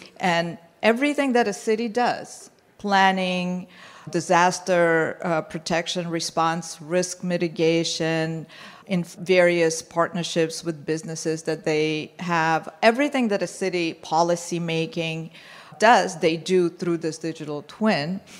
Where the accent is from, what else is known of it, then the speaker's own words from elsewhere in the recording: Boston, Massachusetts, United States; I'm from Boston, so